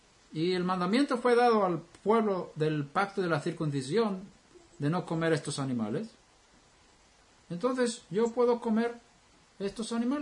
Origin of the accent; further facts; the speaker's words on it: Sweden; yo vengo de Suecia